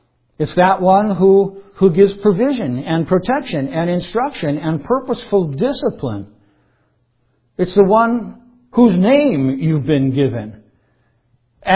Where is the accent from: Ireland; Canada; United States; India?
Ireland; okay, I'm an Irish hillbilly.